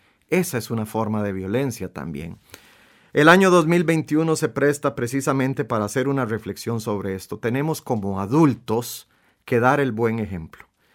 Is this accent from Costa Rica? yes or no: yes; Costa Rica; Tenemos el chance de demostrar de qué somos capaces los ticos, de qué somos capaces como sociedad.